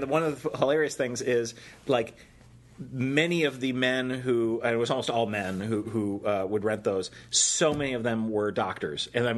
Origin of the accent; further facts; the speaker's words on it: Kenilworth, Illinois, United States; And like, oh, no, I'm in the suburbs. Oh, like where in the suburbs? And you're like, oh, like North Shore. You go. Kenilworth is like the last thing you want to say. Because when we were growing up there